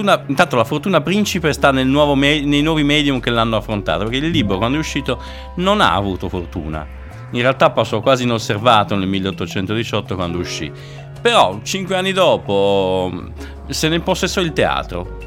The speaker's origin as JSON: {"language": "Italian", "town": "Sassari", "region": "Sardinia", "country": "Italy", "tie": "born there", "lives_now": "Tuscany, Italy", "said": "Vivo in Toscana, ma sono sassarese di nascita."}